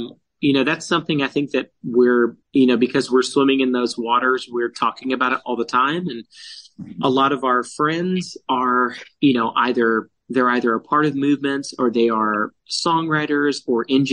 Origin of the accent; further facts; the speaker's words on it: Baytown, Texas, United States; I am from Baytown, Texas, which is where like we make all of your toothpaste and we make all of your gas